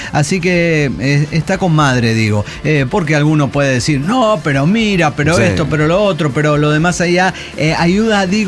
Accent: Bolivia; Como boliviano, puedo empatizar con el equipo y decir, pensar, hemos perdido.

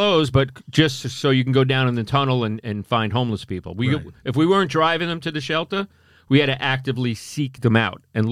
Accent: Long Island, New York, United States; accent: New York; also born or lived in Far Rockaway, Queens; Oh, no, well, I was born in Far Rockaway, Queens, so I'm a real New Yorker, and that only hit me a couple of months ago, that because I grew up in Long Island.

